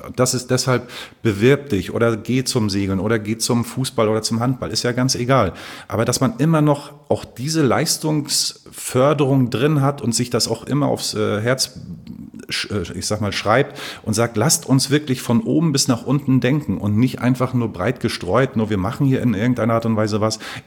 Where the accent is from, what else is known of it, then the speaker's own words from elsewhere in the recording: Rostock, Mecklenburg-Vorpommern, Germany; auch als Rostocker sage ich